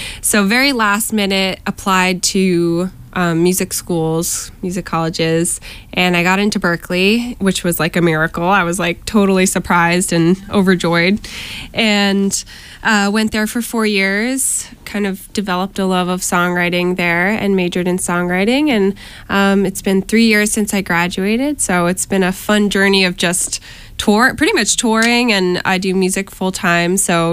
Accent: Connecticut, United States; now in Boston, United States; I'm from Connecticut, so a lot of my fan base or friends and family are based there. And then, of course, I've been in Boston for 7 years, so I know a lot of people here, too.

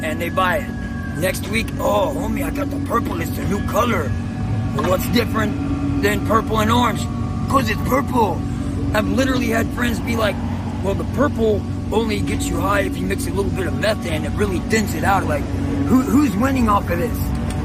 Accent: the South, United States; I'm from the South, man.

